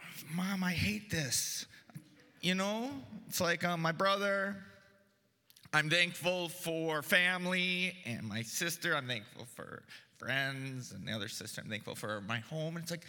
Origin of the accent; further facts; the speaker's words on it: Wisconsin, United States; So, of course, I'm from the United States, by the way, if you don't know, from Wisconsin.